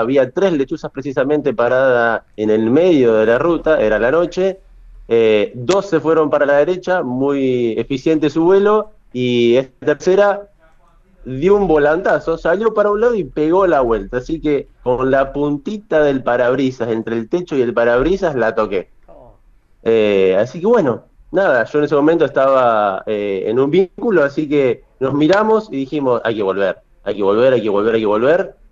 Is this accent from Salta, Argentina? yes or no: no; Corral de Bustos, Córdoba, Argentina; trasladándome desde Corral de Bustos por acá, que sí, es mi ciudad natal